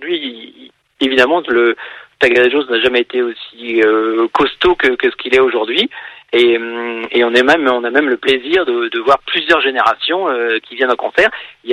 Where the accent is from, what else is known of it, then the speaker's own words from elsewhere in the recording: Rennes, Brittany, France; comme on est originaire de Rennes